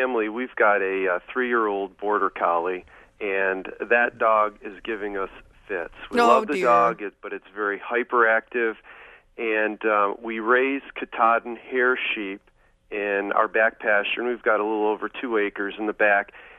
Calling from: Cairo, Georgia, United States; I'm calling from Cairo, Georgia

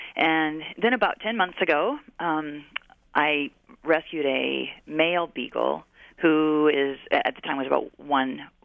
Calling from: Madison, Wisconsin, United States; I'm calling from Madison.

